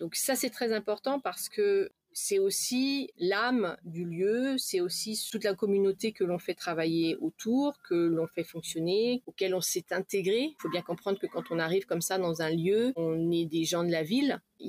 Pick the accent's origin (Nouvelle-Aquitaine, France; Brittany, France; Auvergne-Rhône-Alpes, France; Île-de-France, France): Brittany, France; now in Delhi, India; moi je suis bretonne, du bord de mer, d'un petit village de 3000 habitants